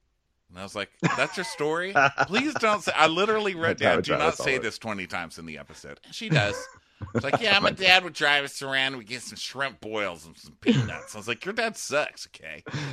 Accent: the South, United States; I'm from the South, so I just

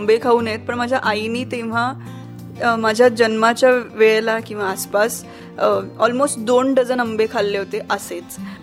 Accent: Pune, Maharashtra, India; born there; माझा जन्म पुण्यातलाच आहे. मी कृष्णा हॉस्पिटलमध्ये जन्माला आले, कोथरूडमध्ये

